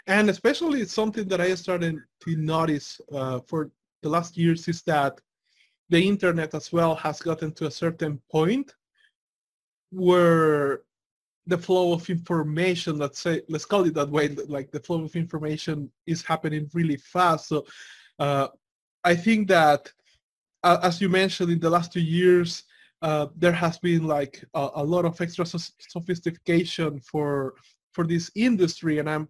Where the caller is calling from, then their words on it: El Salvador; right now I'm here from El Salvador talking to you